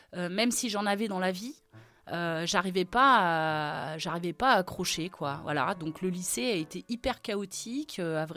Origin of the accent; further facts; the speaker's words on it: Nouan, Centre-Val de Loire, France; c'est ça en fait mon enfance ici à Nouan.